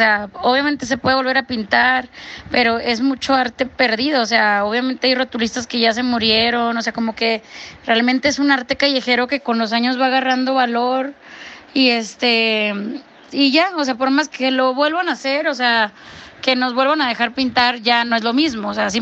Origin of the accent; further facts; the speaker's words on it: Mexico; independientemente de que también como mexicanos lo disfrutamos y lo vivimos como en la vida del barrio